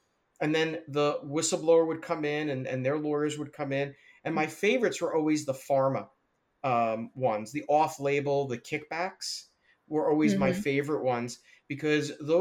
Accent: New York, United States; to be frank, as a New Yorker, I didn't do it to be an asshole.

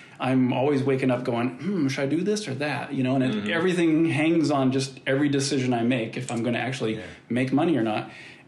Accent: Idaho, United States; moved away as an adult; now in Los Angeles, United States; because I came from Idaho, you know, real slow-paced place, and my parents still live there

